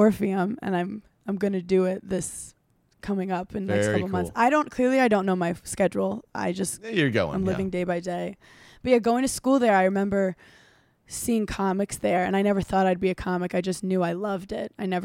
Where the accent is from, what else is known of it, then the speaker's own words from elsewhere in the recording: New York City, New York, United States; he thought I was like … or something because I'm this girl from Brooklyn.